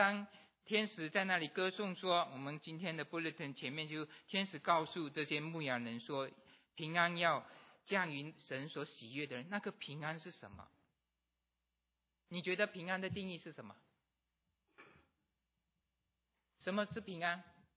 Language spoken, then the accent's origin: Chinese; Miri, Sarawak, Malaysia; 我小的时候马来西亚是在梅里长大的啊，梅里是一个小地方